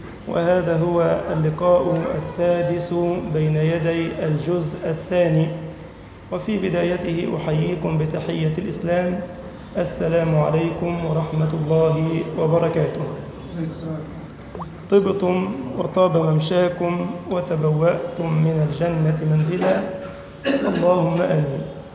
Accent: Egypt; واجعل بلدنا مصر أمنا أمانا سخاء رخاء

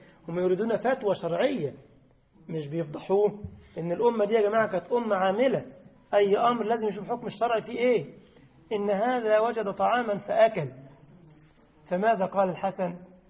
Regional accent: Egypt; تفاح عندكم في الجزائر يا شيخ، انما عندنا في مصر كلها شغاله على الخرفان

